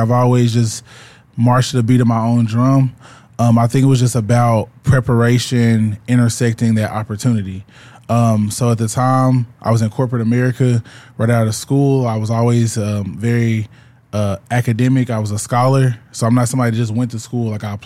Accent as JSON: {"language": "English", "town": "Little Rock", "region": "Arkansas", "country": "United States", "lives_now": "Dallas, United States", "said": "I'm from Little Rock, Arkansas, originally."}